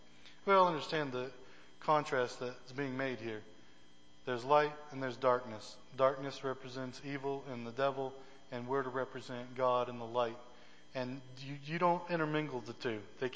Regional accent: Maine, United States; You know, when I grew up in Maine, you got 6 months of winter from basically around October to the May or so.

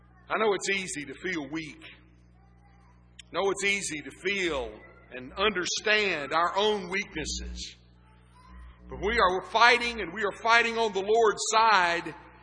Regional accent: Texas, United States; Maybe it's because I'm a Texan, I think that way.

